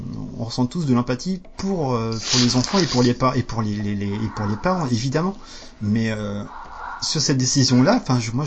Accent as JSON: {"language": "French", "region": "Pays de la Loire", "country": "France", "said": "donc moi perso, donc je suis de la Sarthe"}